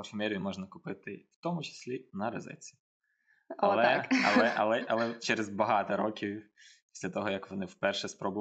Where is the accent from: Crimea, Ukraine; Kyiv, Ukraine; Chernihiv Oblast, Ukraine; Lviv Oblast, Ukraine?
Chernihiv Oblast, Ukraine; Nizhyn; у Ніжині, в моєму рідному місті, ще не було ніяких Ельдорадів і Фокстротів.